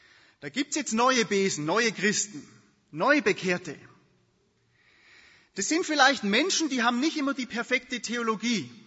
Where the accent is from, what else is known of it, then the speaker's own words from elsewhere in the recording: Baden-Württemberg, Germany; als ich ein kleiner Junge war, wie gesagt, ich bin im Hohenlohe aufgewachsen